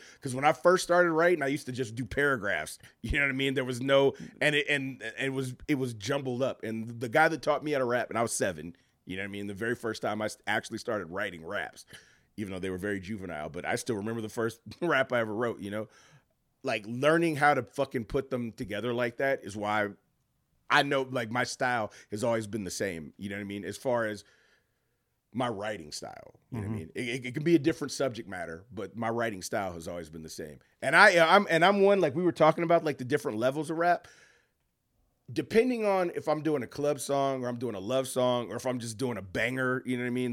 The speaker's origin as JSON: {"language": "English", "region": "Michigan", "country": "United States", "tie": "born or raised there", "said": "I'm growing up in Michigan and actually knowing … personally."}